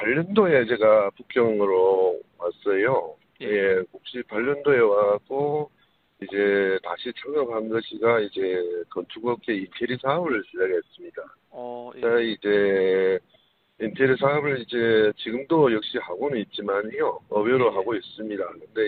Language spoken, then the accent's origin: Korean; Heilongjiang, China; 저는 고향이요. 흥룡강 개동현이라는데